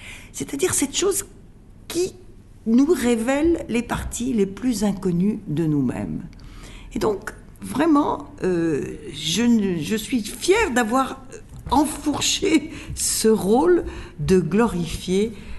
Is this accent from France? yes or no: no; Russia; Moi, je suis russe d'origine, vous savez, alors j'ai peur de rien.